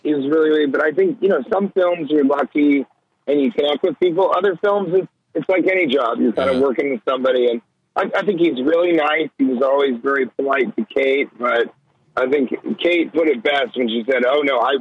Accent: Colorado, United States; It's my people, you know. I'm from Colorado. I love doing comedy in Wisconsin.

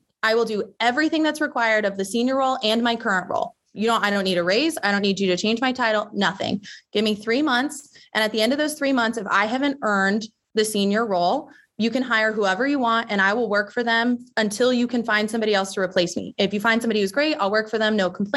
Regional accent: Texas, United States; I grew up in Texas.

